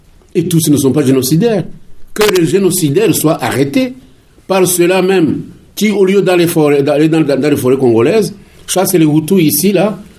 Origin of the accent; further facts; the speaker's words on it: Rwanda; Moi, je suis Rwandais et je pense Rwandais, franchement.